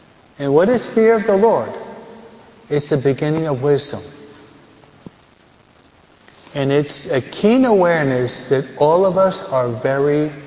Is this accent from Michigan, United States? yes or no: yes; Michigan, United States; born there; Because I was born in Michigan, but my dad moved out of it, so all of my relatives stayed there in Michigan.